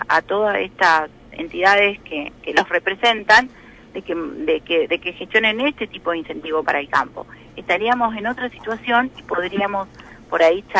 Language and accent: Spanish; Entre Ríos, Argentina; todos los que estamos en la coordinadora somos entrerrianos, crecimos en Entre Ríos